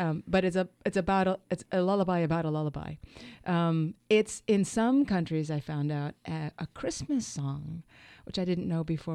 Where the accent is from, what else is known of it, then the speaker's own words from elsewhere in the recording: Colombia; also born or lived in New York; now in Seattle, United States; Well, when I moved from New York, I'm Colombian. My heritage is Colombian. And I moved to Seattle.